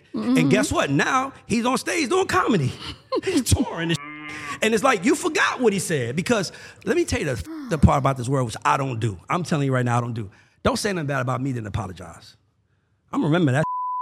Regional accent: College Park, Georgia, United States; No, I'm from College Park, Georgia, Gobby Road, Old National, Hidden Woods, Old Town Villa.

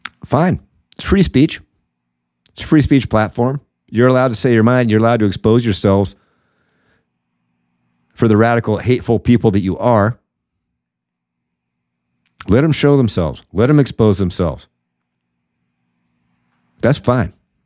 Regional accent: Washington, United States; Right here in my home state, the University of Washington has an area called Red Square. Imagine that. In Seattle? No way.

